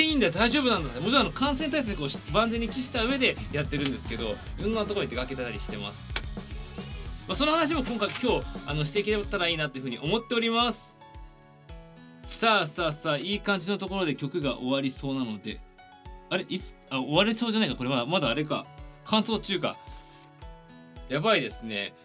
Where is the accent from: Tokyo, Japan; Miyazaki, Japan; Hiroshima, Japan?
Tokyo, Japan; 東京都出身です。